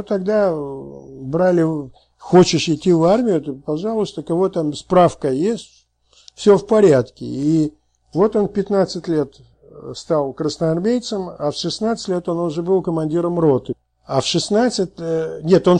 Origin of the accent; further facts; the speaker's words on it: Saratov, Saratov Oblast, Russia; born there; also born or lived in Moldova; Нет, я родился в Саратове.